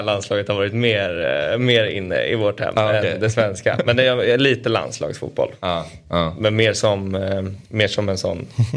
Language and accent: Swedish; Denmark; Ja, jag är dansk.